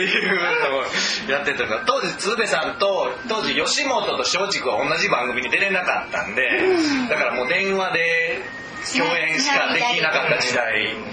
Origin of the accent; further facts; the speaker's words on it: Kobe, Hyogo, Japan; しかも僕は神戸の人間だったんでね